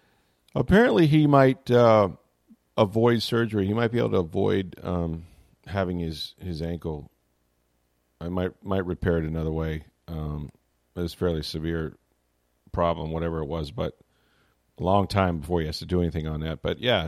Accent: St. Petersburg, Florida, United States; Just another racing season that's starting right there in my hometown in St. Petersburg.

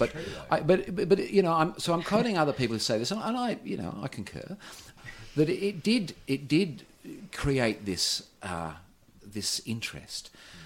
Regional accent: Perth, Western Australia, Australia; I'm from Western Australia. I know parochialism. I grew up there in the 70s and 80s.

